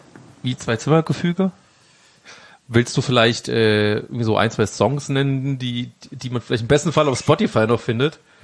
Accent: Saarland, Germany; ich komme ja auch aus dem Saarland, ich hatte auch immer den Bezug dazu

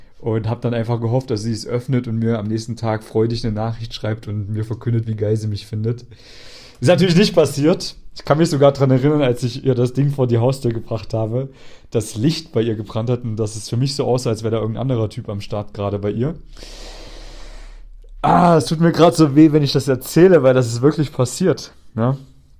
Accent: Thuringia, Germany; Erfurt ist praktisch eine der größten Städte, die in der Nähe von meiner Heimatstadt ist.

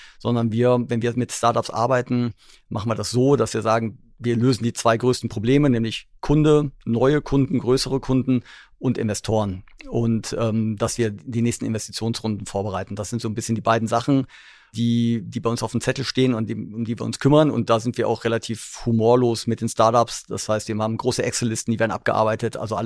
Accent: Duisburg, North Rhine-Westphalia, Germany; Genau, ich komme ja aus Duisburg, da ist ja alles ganz anders.

